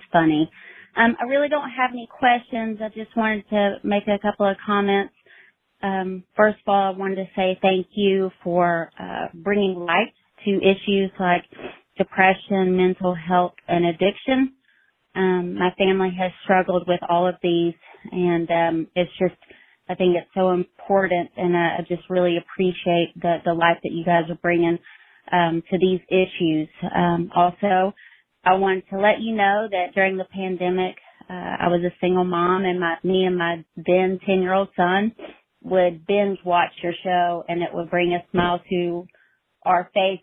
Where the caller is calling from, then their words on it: Chattanooga, Tennessee, United States; I'm calling from Chattanooga.